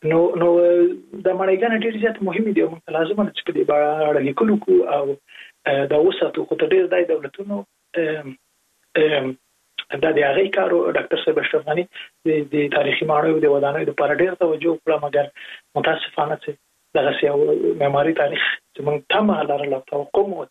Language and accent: Pashto; Jalalabad, Nangarhar, Afghanistan; زه په جره لابات کې لوی سوی